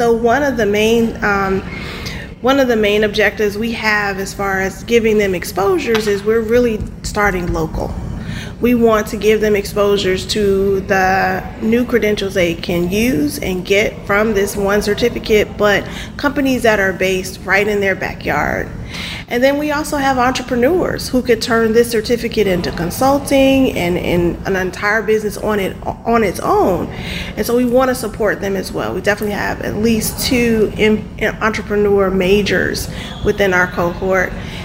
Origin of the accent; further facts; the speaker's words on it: Cleveland, Ohio, United States; now in St. Louis, United States; No, I'm from Cleveland, Ohio.